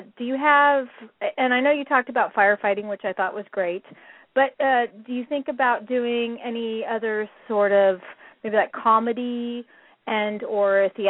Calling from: San Juan Capistrano, California, United States; Actually, I'm calling from San Juan Capistrano.

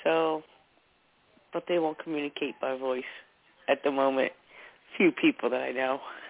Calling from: New Jersey, United States; New Jersey.

